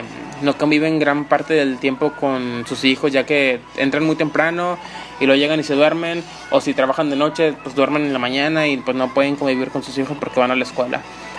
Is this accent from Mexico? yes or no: yes; Monterrey, Nuevo León, Mexico; que yo también soy regio y yo también quisiera algún día conducir el regio de Monterrey, el metro de Monterrey